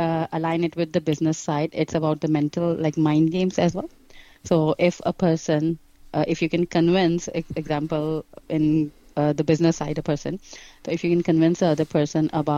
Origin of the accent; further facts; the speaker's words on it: Pakistan; now in New Zealand; I'm from Pakistan, basically.